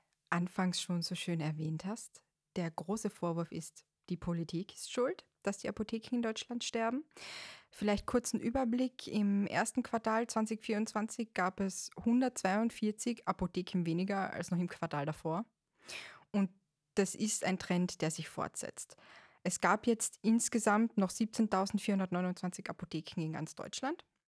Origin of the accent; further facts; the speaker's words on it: Austria; now in Germany; also man hört es ja, ich komme ja nicht von hier, ich komme aus Österreich.